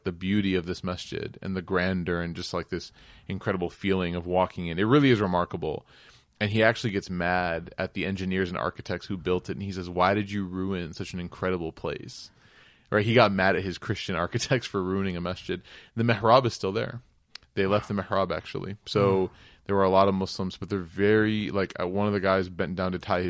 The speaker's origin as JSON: {"language": "English", "country": "United States", "tie": "born or raised there", "said": "one of the things that we lack growing up in America is just this, exposure to travel and getting out of the country"}